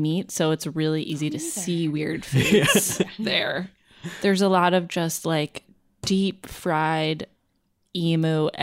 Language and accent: English; Minnesota, United States; I'm from Minnesota, and I recently went home to, and went to the Minnesota State Fair.